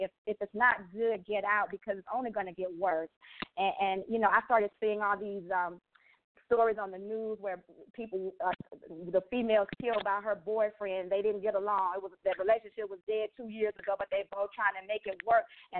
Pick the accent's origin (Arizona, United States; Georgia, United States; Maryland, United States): Georgia, United States; also born or lived in Chicago / New York; now in Los Angeles, United States; I'm from Georgia, and so growing up in the South, you know, we're taught that if you go to therapy or counseling, you're crazy, crazy people.